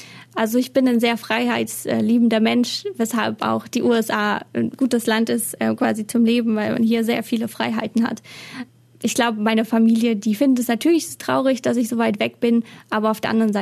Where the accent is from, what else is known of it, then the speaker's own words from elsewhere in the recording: Germany; now in abroad; da bin ich als Deutsche, vor allem wenn man zum Beispiel eine Wohnung mietet, hat man hier schon einen Vorteil, wenn man sagt, man ist aus Deutschland